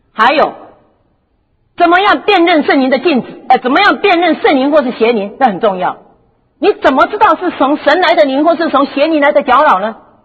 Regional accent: United States; 他知道我是美国来的

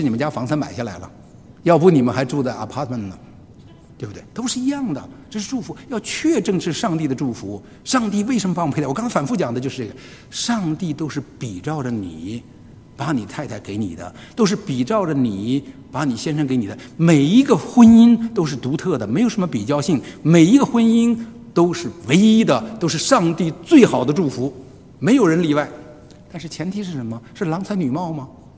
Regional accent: Beijing, China; 我每次出来都像着这个我们北京话叫人模狗样的都穿着

